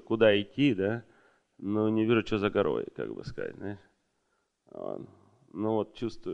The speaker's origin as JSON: {"language": "Russian", "town": "Vancouver", "region": "British Columbia", "country": "Canada", "said": "из Ванкувера."}